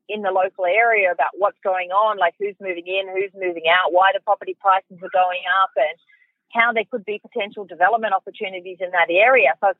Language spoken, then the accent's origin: English; Sydney, New South Wales, Australia; So I grew up out in Western Sydney